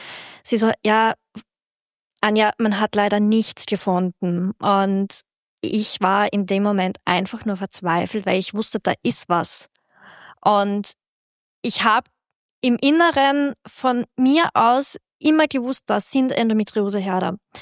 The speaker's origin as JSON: {"language": "German", "country": "Austria", "moved": "as an adult", "said": "bei uns in Österreich"}